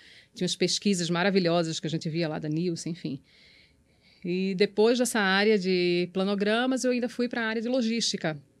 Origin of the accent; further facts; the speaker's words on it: Recife, Pernambuco, Brazil; moved away as an adult; now in São Paulo, Brazil; ele tinha um elo que me ligava ainda à minha cidade natal. Né? Tinha uma estrutura ainda lá em Recife